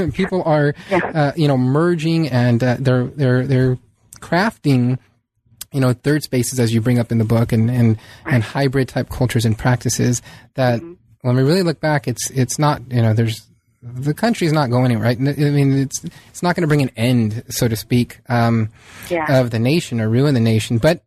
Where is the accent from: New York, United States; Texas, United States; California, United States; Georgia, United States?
California, United States; San Diego; I mean, I grew up in San Diego, and there's a very small Little Italy there